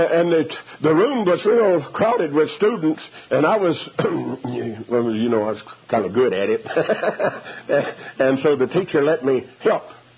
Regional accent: Texas, United States; I was raised there in East Texas, and I started school, I think, in the fall of 32

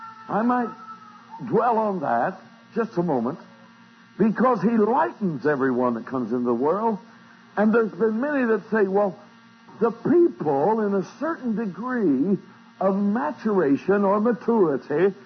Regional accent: Oklahoma, United States; I'm from Oklahoma, speak a little slower.

